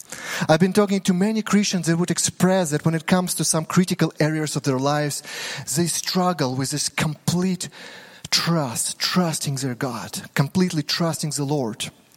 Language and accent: English; Ukraine; English is a second language; I said that I'm from Ukraine